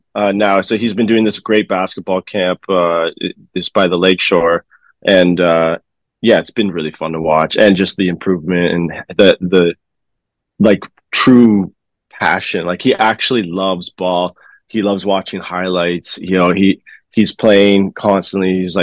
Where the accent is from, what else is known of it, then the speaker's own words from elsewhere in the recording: Calgary, Alberta, Canada; I grew up in Calgary for a little time